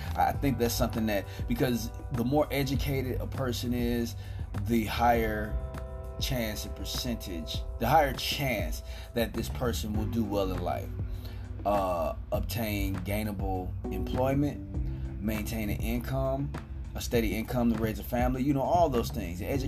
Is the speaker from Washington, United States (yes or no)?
no; Chicago, Illinois, United States; I come from the Robert Taylor Homes in Chicago, Illinois.